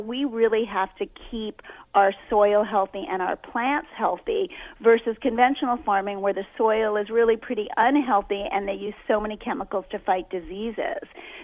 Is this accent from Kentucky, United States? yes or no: no; Brooklyn, New York, United States; also born or lived in Manhattan; Well, both Drew and I are from New York. I was born in Brooklyn back 50 years ago, before Brooklyn was cool and hip